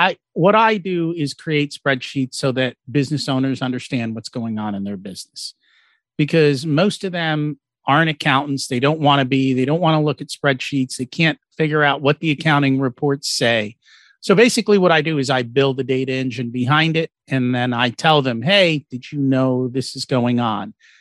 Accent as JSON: {"language": "English", "region": "New York", "country": "United States", "tie": "born or raised there", "said": "I grew up outside of New York City, and I would go into New York City and buy stuff wholesale and come back and mark it up 100% and sell it to all my my school friends."}